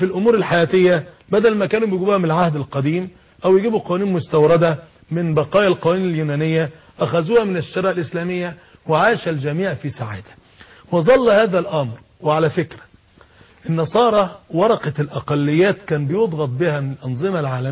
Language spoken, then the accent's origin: Arabic; Egypt; عندنا في مصر